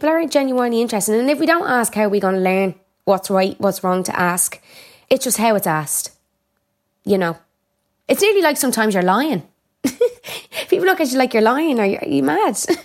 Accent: Ireland; So my question to people is, what does an Irish person look like? Do you know what I mean? We don't all look like leprechauns

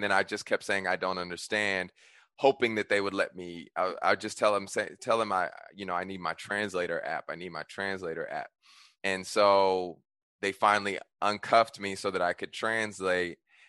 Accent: United States; I'm not from here. I'm from America.

